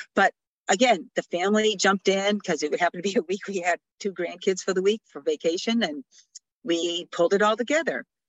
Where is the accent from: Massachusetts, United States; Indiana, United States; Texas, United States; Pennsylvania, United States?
Massachusetts, United States; Boston; I grew up outside of Boston, so driving into Dana Farber is no big deal for me